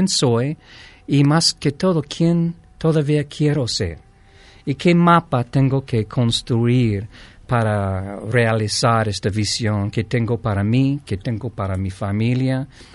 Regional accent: Greece; now in San Miguel de Allende, Mexico; yo soy griego, tengo ciudadanía de Grecia.

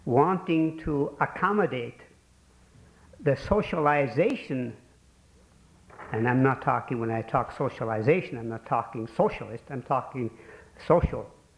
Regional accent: Hudson, Wisconsin, United States; And I come from Hudson, Wisconsin.

